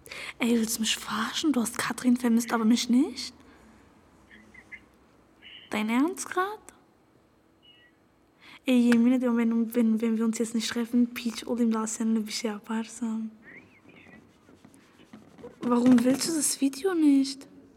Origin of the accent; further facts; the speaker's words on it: Samsun, Turkey; Und hier kommen die meisten Kurden und ich komme hier aus Samsun. Das ist auch der Grund, warum ich Türkisch spreche.